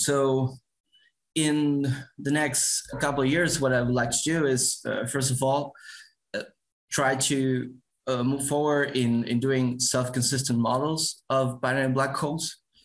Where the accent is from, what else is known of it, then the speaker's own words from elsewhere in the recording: Argentina; It's pronounced … because I'm from Argentina too.